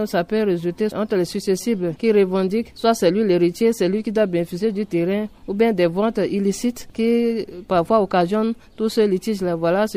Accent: Central African Republic; en tant que Centrafricaine

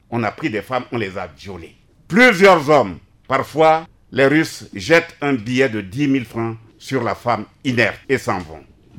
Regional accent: Bogila, Ouham, Central African Republic; Mais je suis de Mère Souma de Bogila.

